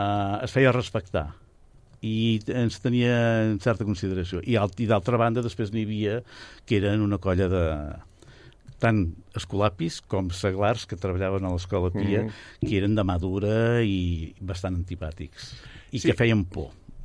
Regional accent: Sabadell, Catalonia, Spain; also born or lived in Barcelona

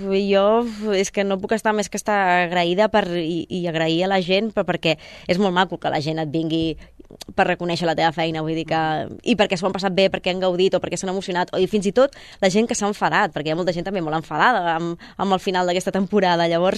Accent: Igualada, Catalonia, Spain; Jo era molt de dir que m'agradava molt la gran ciutat, m'agradava molt Barcelona i que jo sóc d'Igualada i deia que ni de conya volia tornar a una ciutat més petita que Barcelona.

